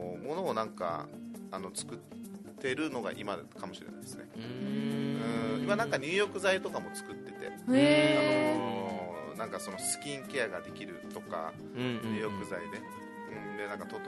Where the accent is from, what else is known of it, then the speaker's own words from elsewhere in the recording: Tomigusuku, Okinawa, Japan; あ、豊見城市ですね。